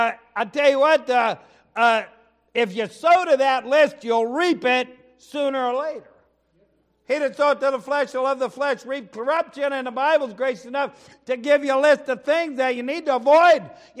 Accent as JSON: {"language": "English", "region": "Ohio", "country": "United States", "tie": "born or raised there", "said": "I grew up in Lucas County, Ohio, up in northern Ohio, in the tornado belt."}